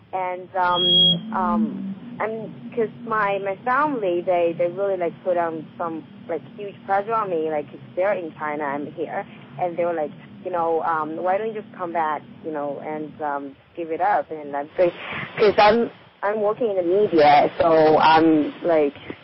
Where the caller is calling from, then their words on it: Toronto, Ontario, Canada; I'm from Toronto.